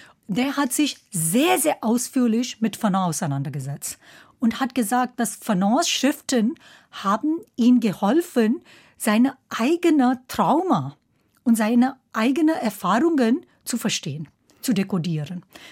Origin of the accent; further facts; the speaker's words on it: India; first language Hindi; German is a second language; Meine erste Sprache ist Hindi. Und auf Hindi, das Wort für gestern ist dasselbe wie das Wort für morgen.